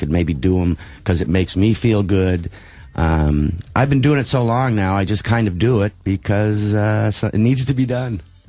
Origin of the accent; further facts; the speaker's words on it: New England, United States; I was brought up in New England